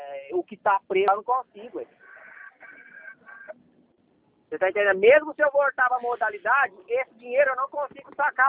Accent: Ribeirão Preto, São Paulo, Brazil; Ribeirão Preto.

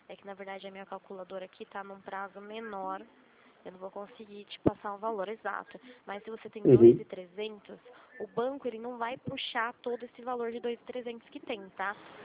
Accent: Limeira, São Paulo, Brazil; Eu sou aqui de Limeira, São Paulo. Sou de São Paulo.

